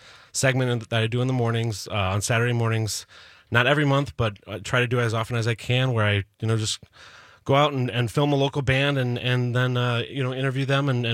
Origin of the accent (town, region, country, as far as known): Chicago, Illinois, United States; now in Madison, United States